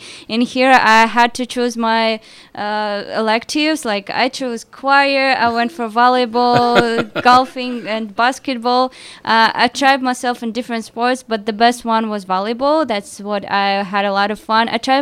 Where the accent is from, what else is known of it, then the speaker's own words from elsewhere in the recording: Kyzylorda, Kyzylorda Region, Kazakhstan; now in Almaty, Kazakhstan; I'm from Kazakhstan. My hometown is Kazalorda, but I live in Almaty.